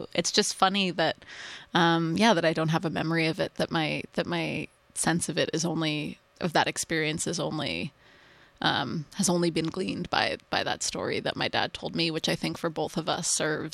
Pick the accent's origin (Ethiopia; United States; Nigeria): Ethiopia; got up on the table and screamed, "I am from Ethiopia."